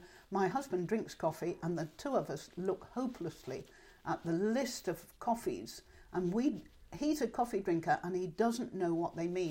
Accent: southern England, United Kingdom; I don't use many dialect terms. And remember, you know, I was brought up in the South, but by Yorkshire parents. So I don't have any sort of dialect background.

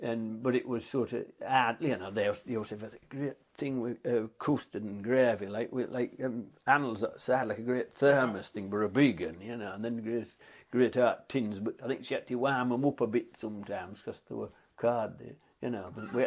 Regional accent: Yolthorpe, Yorkshire and the Humber, United Kingdom; At Yolthorpe, near Bishop Wilton.

